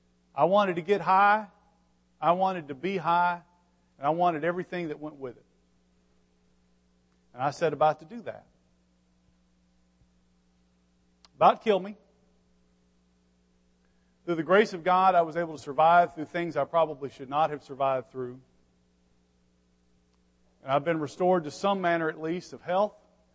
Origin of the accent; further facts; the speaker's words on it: Blytheville, Arkansas, United States; I'm from Blytheville, by the way. Beautiful, beautiful place, Lily of the Valley.